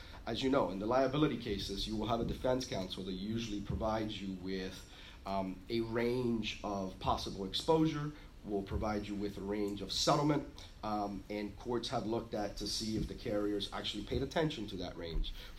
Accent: Florida, United States; I'm from Florida, and Florida right now, there's a huge movement by the plaintiffs bar

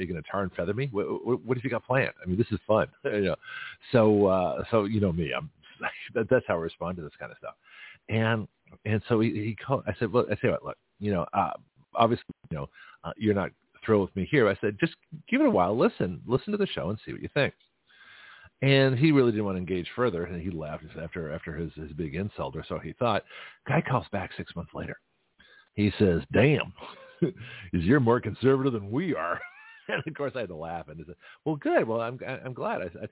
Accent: San Francisco, California, United States; now in Milton, United States; So here I am from San Francisco.

